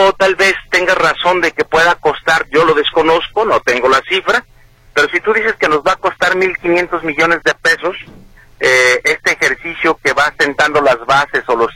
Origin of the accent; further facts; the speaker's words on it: Jalisco, Mexico; como militante de Morena, como jalisciense, como mexicano, como empresario